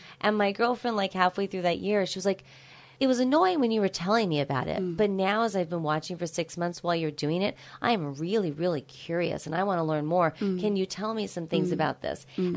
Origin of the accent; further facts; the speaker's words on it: California, United States; I'm from California.